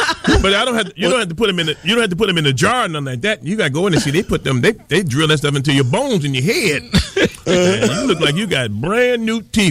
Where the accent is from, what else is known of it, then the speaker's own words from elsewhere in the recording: Detroit, Michigan, United States; Well, you know, I grew up in Detroit. I was broke, so I learned how to cut my own hair.